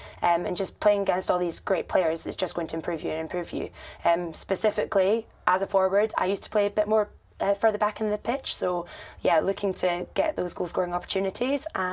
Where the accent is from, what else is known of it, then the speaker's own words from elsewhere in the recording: Scotland, United Kingdom; So I am from Scotland, you might have guessed by the accent. I went to university in Durham